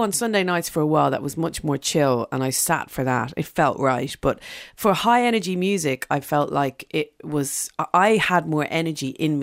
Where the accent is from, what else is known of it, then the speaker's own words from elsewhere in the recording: Dublin, Leinster, Ireland; now in London, United Kingdom; From Dublin over to London. Thank you.